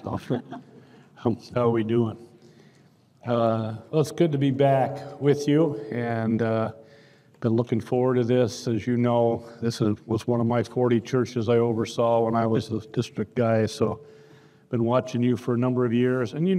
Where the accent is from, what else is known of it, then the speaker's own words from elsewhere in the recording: Indianapolis, Indiana, United States; Yeah, this is weird. I'm from Indy, so Josh went there and I came here.